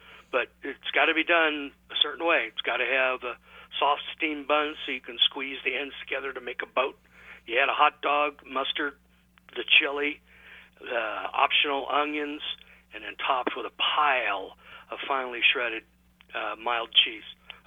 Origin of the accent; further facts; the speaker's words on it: Cincinnati, Ohio, United States; Sure. I grew up in the Cincinnati area, so most of the hot dogs I've ever eaten were in a Coney Island or just plain Coney.